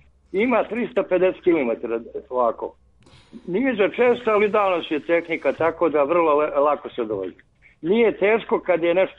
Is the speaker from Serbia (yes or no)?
yes; Belgrade, Serbia; also born or lived in Ravnice, Bosnia and Herzegovina; Živim u Beogradu od 6. godine, ali sam rođen u Podkozarju. 42. godine, u najgore vreme.